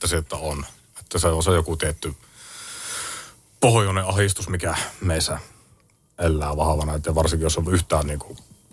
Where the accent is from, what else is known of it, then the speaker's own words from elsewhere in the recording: Muhos, North Ostrobothnia, Finland; mistä mä oon kotoisin Muhokselta tuosta Oulun vierestä